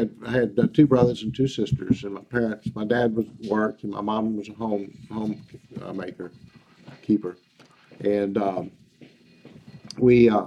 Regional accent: Baton Rouge, Louisiana, United States; Oh, I'm from Baton Rouge. Mm-hmm. Yeah, Baton Rouge, Louisiana.

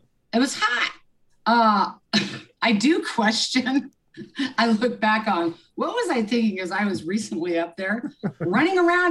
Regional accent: Lawrence, Kansas, United States; I grew up in Kansas, Lawrence, Kansas. I'm a Midwest girl.

